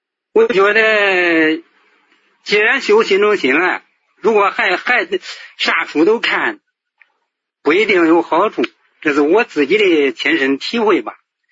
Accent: Zhengzhou, Henan, China; 我是郑州的

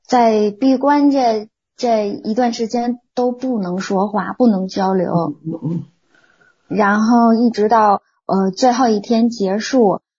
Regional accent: China; 反正我去的时候就我一个中国人

